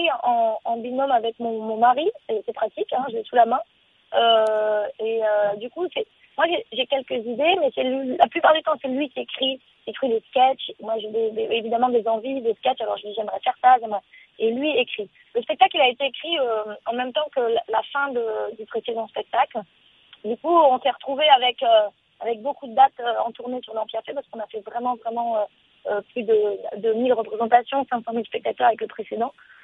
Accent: Thoriac, Occitanie, France; also born or lived in L'Union; Je suis toulousaine parce que je suis née à L'Union, mais j'ai passé mon enfance dans le Tarn, dans un petit village qui s'appelle Thoriac, avec toute ma famille, les chevaux, les vaches.

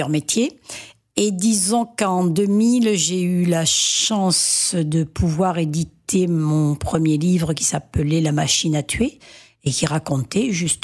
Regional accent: Septfonds, Occitanie, France; parce que je suis de Sept-Fonds et que j'ai toujours connu cet endroit, le camp des Espagnols.

